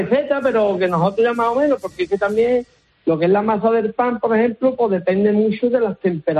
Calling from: El Bosque, Andalusia, Spain; nos llamo de un pueblo de la provincia de Cádiz, que se llama El Bosque.

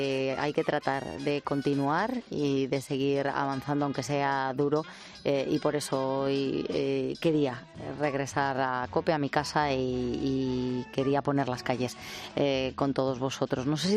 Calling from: Madrid, Community of Madrid, Spain; pero como españoles os apoyamos, os mandamos un fuerte abrazo, en mi caso desde Madrid

